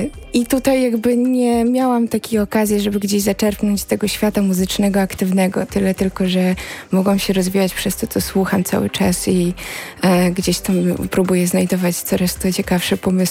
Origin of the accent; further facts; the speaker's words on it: Białystok, Podlaskie Voivodeship, Poland; Tak, jestem z Białegostoku